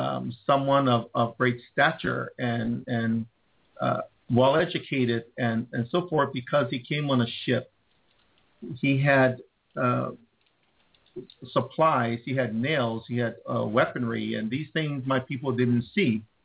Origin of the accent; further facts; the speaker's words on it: Hawaii, United States; The only crime I committed was being a Hawaiian, being someone who loved my nation and loved my people.